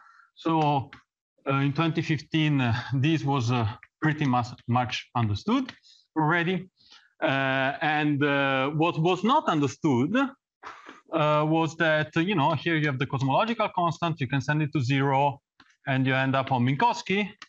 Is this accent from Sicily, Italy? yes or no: no; Lombardy, Italy; also born or lived in Paris; So I come from Italy, near Milan, and I studied my PhD in Paris.